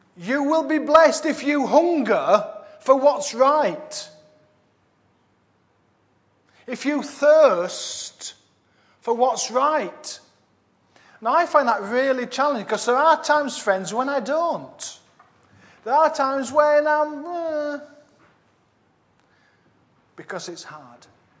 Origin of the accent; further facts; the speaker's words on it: Yorkshire and the Humber, United Kingdom; I'm a Yorkshireman